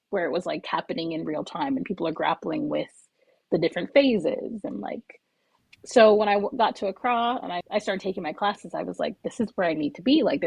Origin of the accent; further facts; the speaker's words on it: Kingston, Surrey, Jamaica; now in New York City, United States; I'm originally from Kingston, Jamaica, and I'd say I'm a local to the US, specifically New York City.